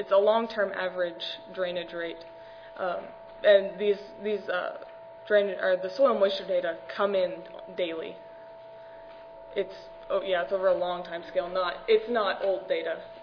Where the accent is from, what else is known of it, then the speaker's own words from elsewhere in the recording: Oklahoma, United States; you may not know that my home state, Oklahoma, has also been in a drought in these past few years.